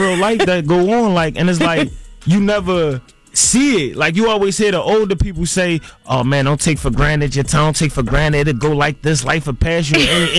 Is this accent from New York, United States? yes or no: no; Philadelphia, Pennsylvania, United States; because at the end of the day, I'm from Philly. Like, talk like your average Philly guy, rap like your average Philly guy